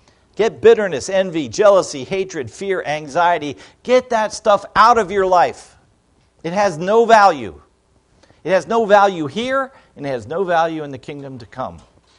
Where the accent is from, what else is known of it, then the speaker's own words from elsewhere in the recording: Florida, United States; I grew up in South Florida, and I never grew up to be, I don't know what you would call it.